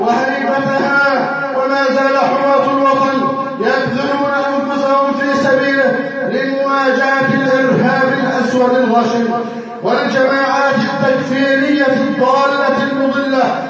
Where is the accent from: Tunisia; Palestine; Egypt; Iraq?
Egypt; اللهم احفظ بلدنا مصر. اللهم احفظ اقتصادنا.